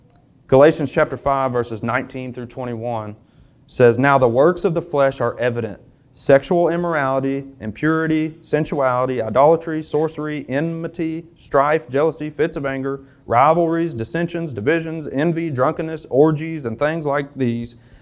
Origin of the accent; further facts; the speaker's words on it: Springfield, Kentucky, United States; I grew up in this place. I grew up in Springfield, Kentucky.